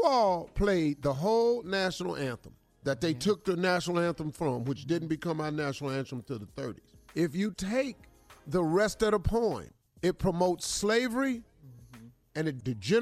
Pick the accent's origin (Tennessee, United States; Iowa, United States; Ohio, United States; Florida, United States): Ohio, United States; Cleveland; I'm from Cleveland. I ain't got time to be torn.